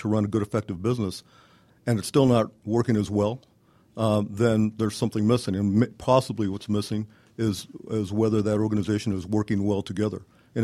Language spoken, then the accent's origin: English; California, United States; moved away as an adult; now in Gwinnett County, United States; Okay, so I'm originally from California. Pretty much all my career in California was as a financial division controller guy. Had about 10 years of experience in California. Had an opportunity to move to Gwinnett County in 1991